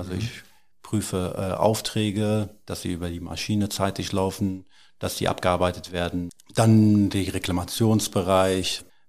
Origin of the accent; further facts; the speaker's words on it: Plettenberg, North Rhine-Westphalia, Germany; Ja, seit genau 43 Jahren. Ich bin hier noch im Plettenberger Krankenhaus geboren.